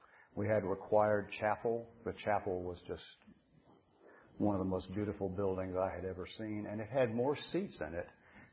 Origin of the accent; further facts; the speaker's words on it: Atlanta, Georgia, United States; I grew up in Atlanta, Georgia, one of two children, as I now understand. Went to St. Luke's Episcopal Church.